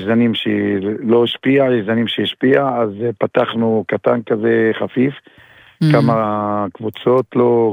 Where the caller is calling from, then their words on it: Jish, Northern District, Israel; אני מדבר מג'יש כפר גוש חלב בגליל העליון.